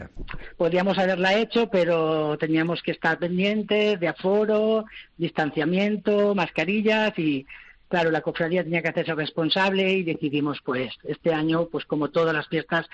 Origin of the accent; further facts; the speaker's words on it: Oliva, Valencian Community, Spain; Yo soy de Oliva, un pueblecito al lado de Gandía, a 8 kilómetros de Gandía